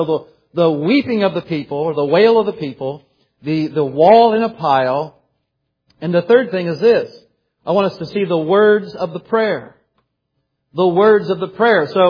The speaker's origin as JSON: {"language": "English", "country": "United States", "said": "but hey, I'm an American, they're an American"}